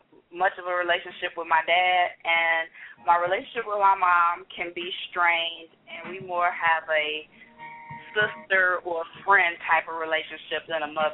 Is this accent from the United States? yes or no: yes; Michigan, United States; also born or lived in Chicago, United States; when I moved to Michigan from Chicago, which is only where I lived in Michigan and grew up in Michigan, is only about an hour and 30 minutes max from Chicago.